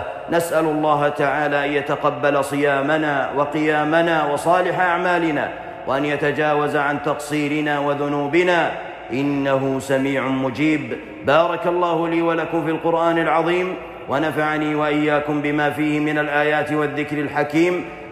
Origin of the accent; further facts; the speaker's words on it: Saudi Arabia; والغالب عندنا في المملكة العربية السعودية أن الناس يأكلون الأرز أو البر